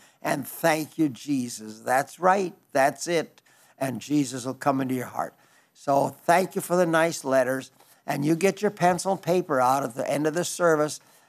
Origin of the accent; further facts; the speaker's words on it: South Dakota, United States; I was raised in Western South Dakota, and they had cowboys out there in those days